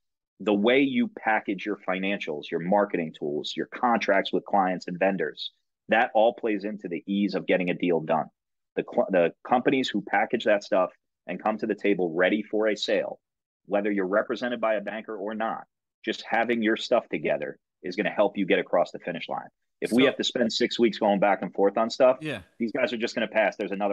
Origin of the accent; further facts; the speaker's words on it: New Jersey, United States; now in Boston, United States; No, I grew up down in Jersey and now up here there's Route 9 too in Boston.